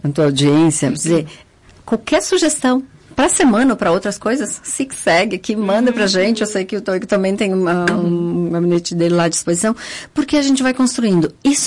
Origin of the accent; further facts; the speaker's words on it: Porto Alegre, Rio Grande do Sul, Brazil; venho de Porto Alegre, curto um fim de semana aqui